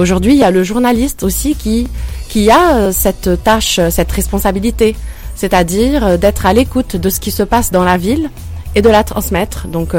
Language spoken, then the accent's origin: French; Lebanon; parce que je suis libanaise. Donc je viens du Liban qui a connu malheureusement beaucoup de guerres et moi-même je suis née en pleine guerre civile.